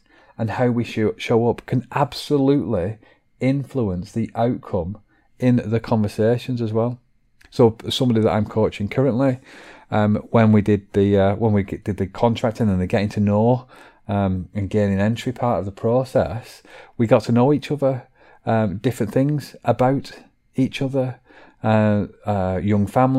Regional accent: Chorley, North West England, United Kingdom; I am a parent, I am from Chorley

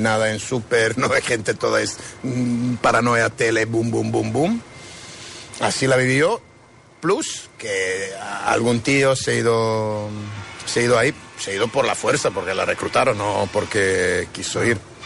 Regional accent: Serbia; Spanish is a second language; moved away; also born or lived in Romania; esto yo lo viví en Rumanía ya, no estuve ahí, y esto sí que afectó mi pueblo también, afectó toda Serbia.

